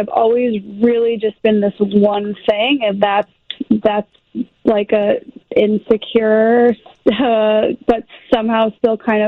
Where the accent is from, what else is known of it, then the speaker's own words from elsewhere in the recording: Skokie, Illinois, United States; I went to Niles North, so I'm from Skokie. I went to Niles North, but my dance studio that I went to was in Wilmette